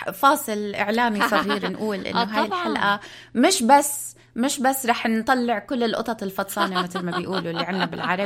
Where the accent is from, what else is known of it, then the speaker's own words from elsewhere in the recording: Palestine; أنا فلسطينية وجوزي مصري، ولما بلشنا نتعلم العربي كان عنا 3 كلمات